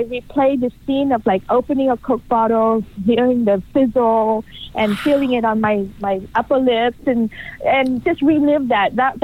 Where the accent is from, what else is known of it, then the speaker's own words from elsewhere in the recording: Vietnam; now in United States; I actually grew up in Vietnam. I was one of the boat people, the big heroic escape and rescued and came to the United States in the 70s as a boat person immigrant and built my life forward.